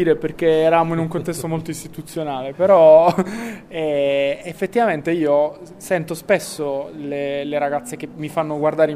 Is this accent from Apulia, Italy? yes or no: yes; Bari, Apulia, Italy; sono barese, tifo per il Bari.